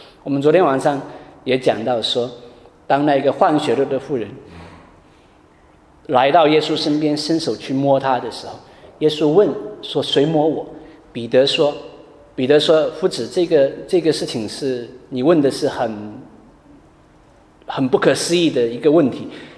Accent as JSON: {"language": "Chinese", "town": "Wenzhou", "region": "Zhejiang", "country": "China", "lives_now": "Nanjing, China", "said": "我是温州人，然后中国有这个户籍制度，那所以我到外面去的时候，我常常要办暂住证。那我在南京待了五六年了，"}